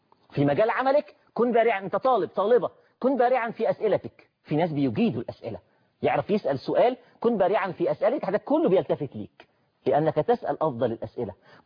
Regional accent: Egypt

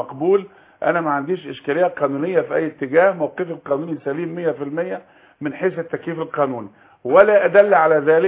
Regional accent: Egypt

